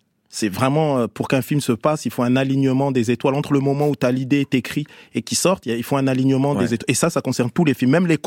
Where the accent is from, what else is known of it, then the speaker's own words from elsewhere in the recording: Strasbourg, Grand Est, France; Moi, j'ai grandi à Strasbourg, d'accord?